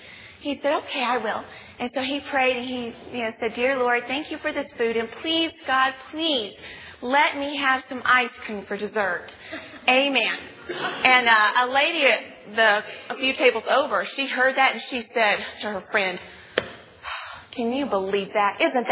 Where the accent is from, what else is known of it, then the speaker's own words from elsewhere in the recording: Bible Belt, United States; I grew up in the Bible Belt back east, and I've been to a lot of churches